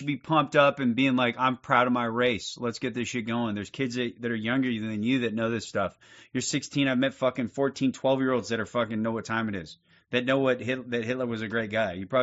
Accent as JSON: {"language": "English", "country": "United States", "tie": "born or raised there", "said": "I was born and raised in the U.S. My family came from Scotland and Germany."}